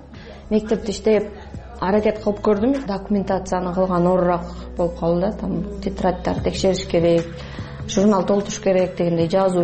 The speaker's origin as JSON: {"language": "Kyrgyz", "region": "Issyk-Kul Region", "country": "Kyrgyzstan", "tie": "born or raised there", "said": "Мен өзүм негизи көлдө төрөлүп өскөм. Жети Өгүз районунда"}